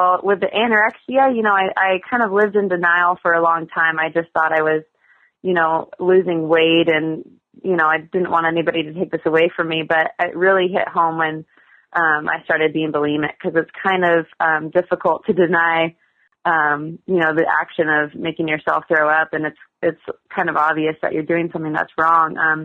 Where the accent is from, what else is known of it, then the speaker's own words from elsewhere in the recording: Newport Beach, California, United States; I grew up in Newport Beach and went to school in San Diego. So growing up and living in Southern California for most of my life